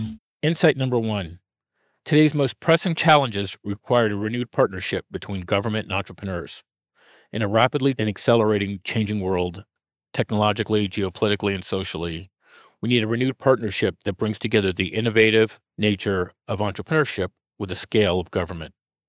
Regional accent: Washington, District of Columbia, United States; I grew up in the Washington, D.C. area.

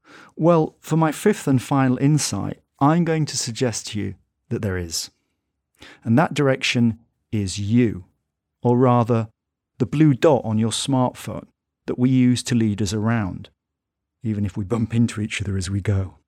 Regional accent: Northern England, United Kingdom; I think of myself as a Westerner when I'm abroad, though I say I'm a Northerner when I'm in the United Kingdom.

